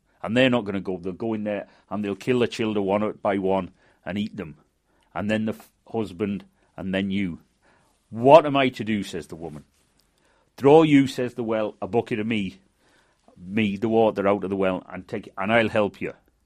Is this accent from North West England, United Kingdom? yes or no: yes; Manchester, North West England, United Kingdom; now in Ireland; born and brought up in Manchester, currently resident in Clockbally, South Donegal, just outside Ballyshannon, on the Atlantic coast.